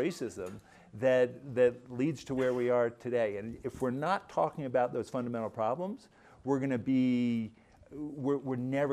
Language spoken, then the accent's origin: English; Princeton, New Jersey, United States; I grew up in Princeton, New Jersey, and moved back 40 years later